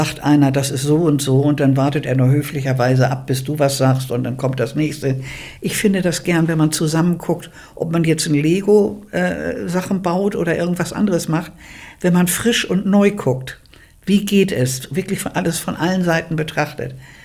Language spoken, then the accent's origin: German; Bergedorf, Hamburg, Germany; born there; Also, ich bin in Bergedorf geboren.